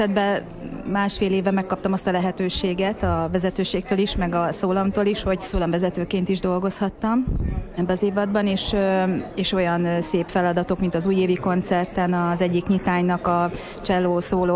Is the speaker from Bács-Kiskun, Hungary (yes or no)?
yes; Kecskemét, Bács-Kiskun, Hungary; moved away as an adult; now in Miskolc, Hungary; mert én Kecskemétre való vagyok. Tehát ott születtem, ott végeztem a középiskolát, aztán fölkerültem ide Miskolcra, a főiskolára